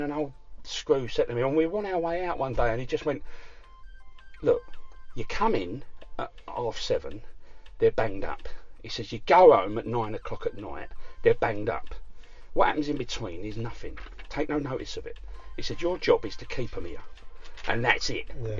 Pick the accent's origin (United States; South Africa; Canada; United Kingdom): United Kingdom; We're British, and that is our way.